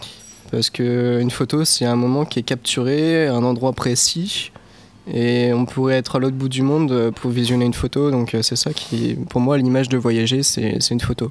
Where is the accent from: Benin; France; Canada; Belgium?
France; Brittany; La mer, étant donné que je suis breton, hein, on va rester sur le thème.